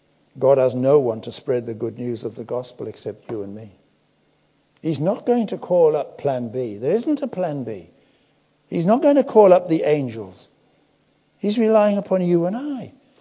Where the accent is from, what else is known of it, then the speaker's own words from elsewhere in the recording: Darlington, North East England, United Kingdom; born there; I was born up in Darlington. I lived on the A1.